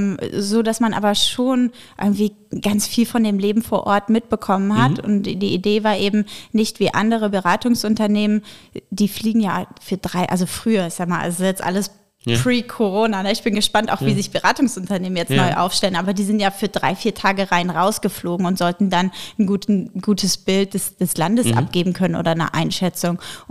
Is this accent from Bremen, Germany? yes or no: yes; Bremen, Germany; also born or lived in Dresden; Ich bin in Bremen geboren, aufgewachsen und habe dann in Dresden internationale Beziehungen studiert.